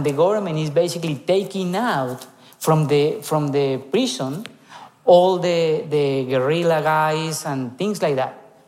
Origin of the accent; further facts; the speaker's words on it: Bogotá, Bogotá Capital District, Colombia; English is a second language; We are from Bogota, so we were born there.